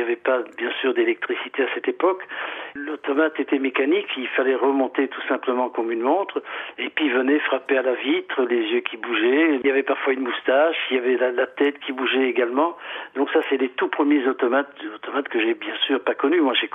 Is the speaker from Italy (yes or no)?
yes; Monopoli, Apulia, Italy; born there; je suis né dans une ville qui s'appelle Monopoly, je suis italien, qui est une ville qui se situe dans le sud de l'Italie, qui s'appelle Monopoly … une ville d'à peu près 60 à 65 000 habitants.